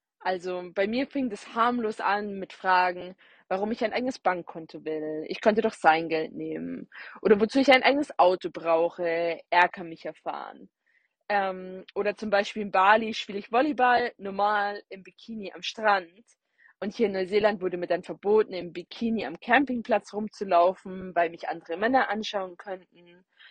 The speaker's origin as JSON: {"language": "German", "town": "Munich", "region": "Bavaria", "country": "Germany", "lives_now": "New Zealand", "said": "ich bin 32 Jahre alt und ich komme ursprünglich aus München."}